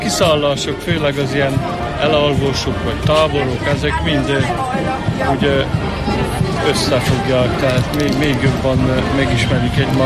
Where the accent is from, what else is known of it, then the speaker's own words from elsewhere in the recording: Kézdivásárhely, Covasna, Romania; És székelyek vagyunk jobban.